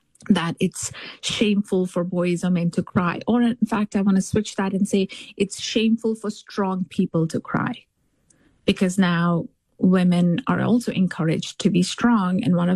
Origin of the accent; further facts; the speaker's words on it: India; I come from India, and there is a sense of a lot of times men are taught also not to cry.